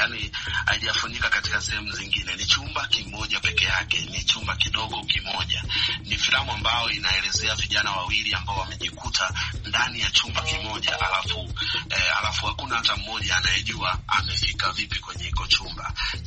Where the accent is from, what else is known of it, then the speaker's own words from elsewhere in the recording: Tanzania; sisi ni wa Tanzania